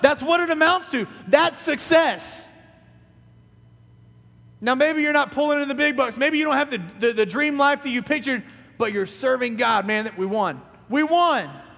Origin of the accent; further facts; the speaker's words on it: Knott's Island, North Carolina, United States; I grew up in Knott's Island, North Carolina. I know you never heard of it. I wouldn't know unless I lived there. Little town. Nothing there, really.